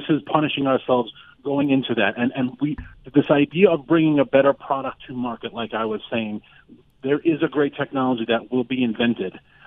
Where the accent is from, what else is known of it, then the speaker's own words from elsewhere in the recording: New York City, New York, United States; I was born and raised in Queens.